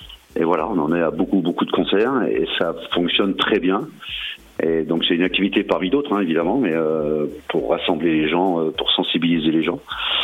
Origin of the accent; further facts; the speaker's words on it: Auvergne-Rhône-Alpes, France; chez nous en Savoie